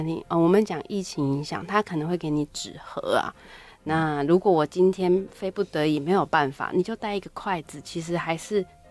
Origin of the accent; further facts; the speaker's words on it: Keelung, Taiwan; 台湾尤其是我们基隆讲小卷，然后澎湖讲小馆。